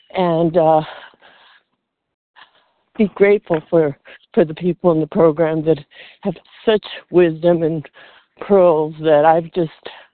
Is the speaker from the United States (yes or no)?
yes; Nevada, United States; from Nevada.